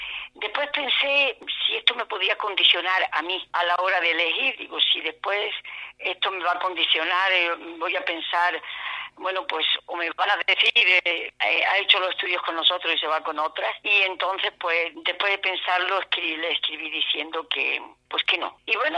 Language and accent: Spanish; Pitres, Andalusia, Spain; Yo soy de Pitre.